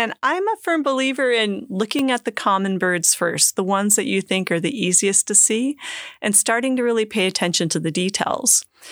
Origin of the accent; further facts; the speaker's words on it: Minnesota, United States; I grew up in Minnesota where we had chickadees too, but they had black-capped chickadees